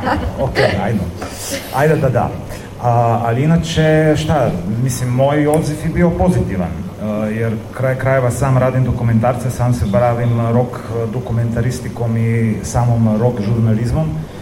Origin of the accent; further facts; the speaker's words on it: Nova Gorica, Goriška, Slovenia; ja sam odrastao u Novoj Gorici